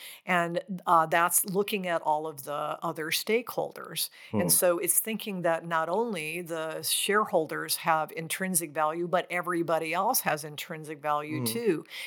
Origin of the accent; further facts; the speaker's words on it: Nebraska, United States; I come from Nebraska, the middle of the United States, and many of the business leaders there are what we would call libertarians. And so agriculture is where we come from, farming, et cetera.